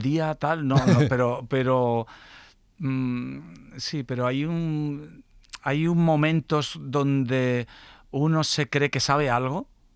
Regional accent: Seville, Andalusia, Spain; Yo crecí en el Parque Alcosa.

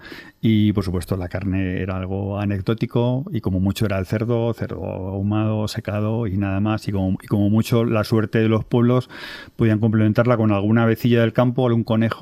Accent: Extremadura, Spain; y también lo he escuchado en mi tierra, en Extremadura

